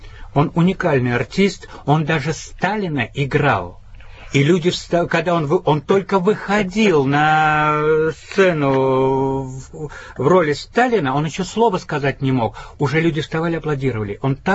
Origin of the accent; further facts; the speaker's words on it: Riga, Latvia; Я родился и вырос в Риге.